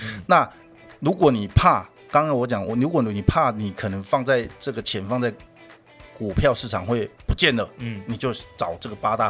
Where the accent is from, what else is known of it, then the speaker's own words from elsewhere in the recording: Taiwan; 过去我们台湾人都是买